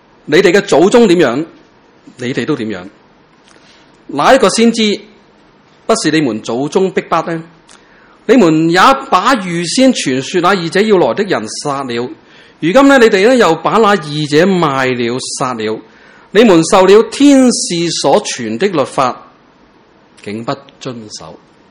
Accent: Hong Kong; 即如果你说我们香港人，我们就说他什么不懂做啦

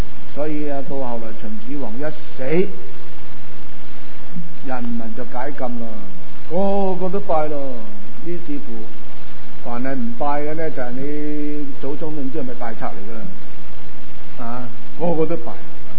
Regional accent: China; 但係我哋中國人咧拜祖先咧，佢叫咩名又唔知，佢做緊乜都唔知

